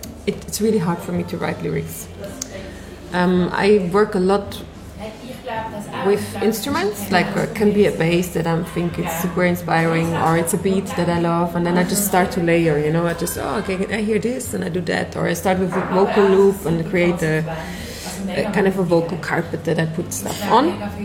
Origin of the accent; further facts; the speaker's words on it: Palestine; it's true, we come from Palestine.